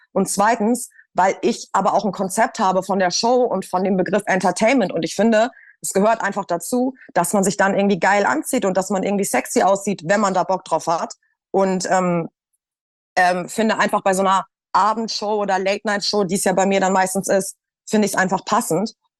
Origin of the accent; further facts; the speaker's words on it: Hamburg, Germany; now in Berlin, Germany; ich bin ja aus Hamburg und bin dann 2018, glaube ich, nach Berlin